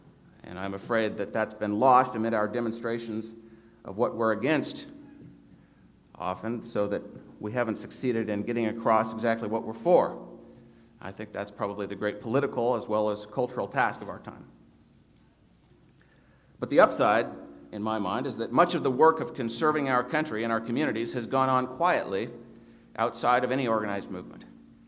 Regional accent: Puyallup, Washington, United States; my neighbors and my family, people in Puyallup, are better at taking care of themselves

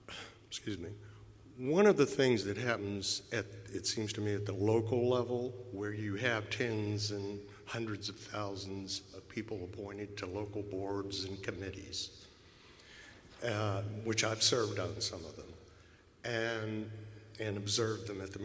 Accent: Arlington, Texas, United States; And I'm from Arlington, Texas, where we have three taxpayer-funded stadii.

